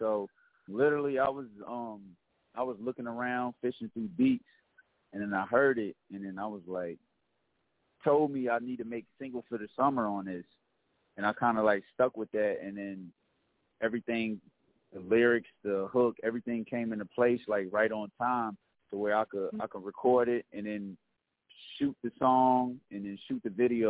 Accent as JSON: {"language": "English", "town": "Virginia Beach", "region": "Virginia", "country": "United States", "said": "I'm straight from Virginia Beach."}